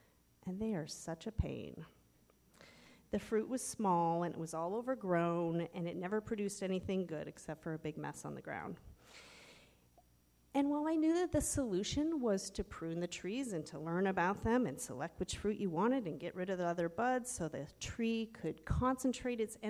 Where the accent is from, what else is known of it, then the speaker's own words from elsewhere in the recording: Montana, United States; As a kid growing up in Montana, most of our 27 acres were woods.